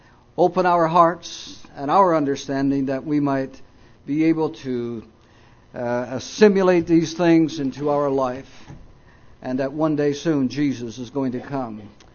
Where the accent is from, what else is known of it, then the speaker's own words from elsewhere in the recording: East Coast, Canada; born there; and I was born down on the East Coast.